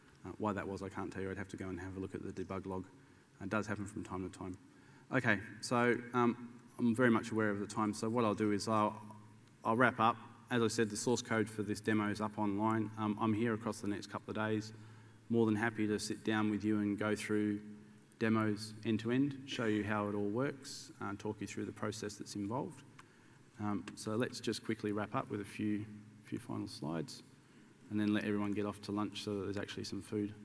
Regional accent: Sydney, New South Wales, Australia; So I'm from Sydney.

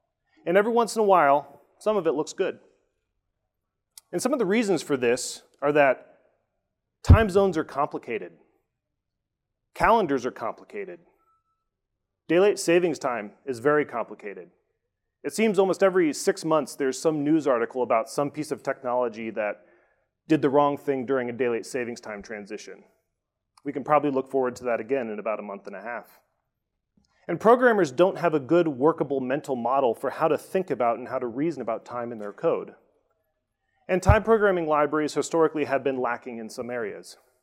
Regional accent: East Coast, United States; since I'm from the East Coast, where it's already about lunchtime.

